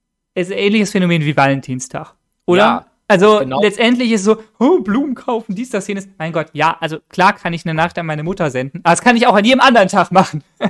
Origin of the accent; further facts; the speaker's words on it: Hamburg, Germany; die halt auch wirklich direkt in meiner Heimatstadt sind